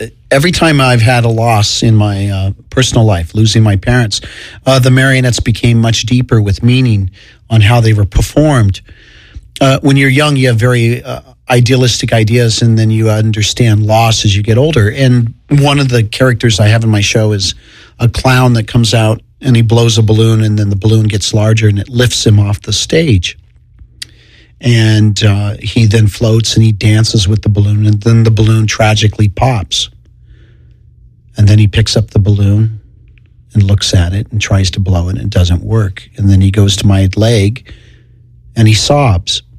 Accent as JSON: {"language": "English", "town": "Redlands", "region": "California", "country": "United States", "tie": "born or raised there", "said": "I started in my hometown in Redlands with the Y Circus."}